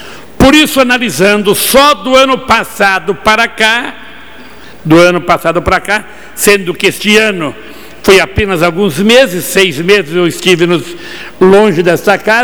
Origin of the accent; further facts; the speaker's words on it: Balneário Camboriú, Santa Catarina, Brazil; Balneário Camboriú, minha cidade, minha terra, que eu tanto amo.